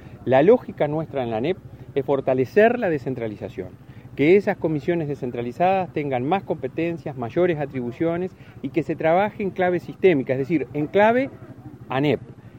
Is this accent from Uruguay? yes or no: yes; Uruguay; saber que tenemos que sentirnos orgullosos como uruguayos